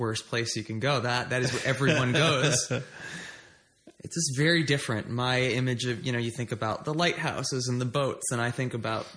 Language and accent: English; Yarmouth, Massachusetts, United States; also born or lived in Hyannis; I was bred on Cape Cod, Massachusetts. I grew up in Yarmouth. I was born in Hyannis.